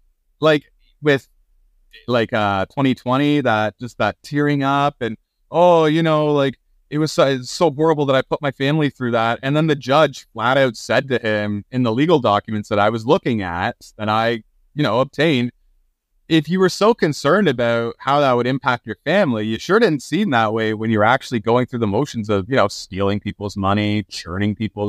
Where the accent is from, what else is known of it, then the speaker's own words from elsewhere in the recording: Ontario, Canada; So I'm from Canada, Ontario specifically, small town, you know.